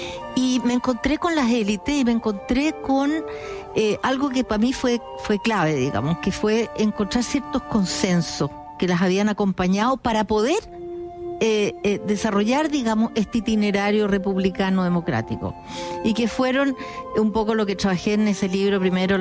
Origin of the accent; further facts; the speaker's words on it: Chile; de nosotros como chilenos, tener la más larga tradición democrática de América Latina